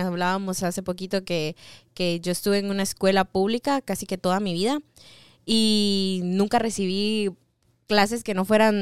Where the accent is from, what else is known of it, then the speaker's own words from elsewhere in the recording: Guatemala; also born or lived in United States; me asocian con ser guatemalteca, ¿por qué? Porque hablo como chapina, uh-huh. O sea, soy chapina, ¿por qué? Chapina, porque sí. Me crecí allá en Guatemala, pero sí, efectivamente nací aquí, en Estados Unidos.